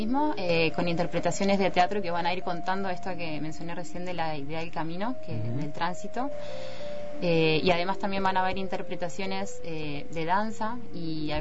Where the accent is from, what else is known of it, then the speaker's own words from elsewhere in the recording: Neuquén, Argentina; Luciana y yo somos de Neuquén y también estamos acá.